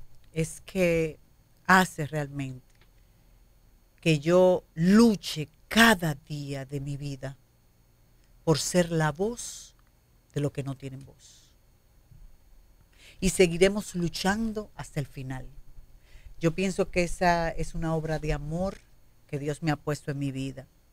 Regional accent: Dominican Republic; somos seres humanos, somos dominicanos, tenemos los mismos derechos y deberes que los demás.

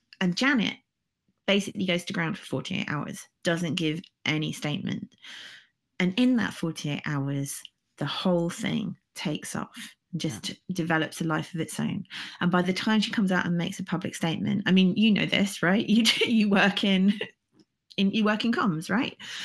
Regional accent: United Kingdom; especially as a Brit

